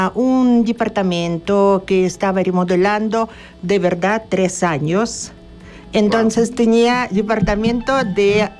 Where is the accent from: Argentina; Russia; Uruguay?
Russia; Kamchatka Krai; born there; Spanish is a second language; Yo me nací en Península Kamchatka de nacimiento. Soy rusa.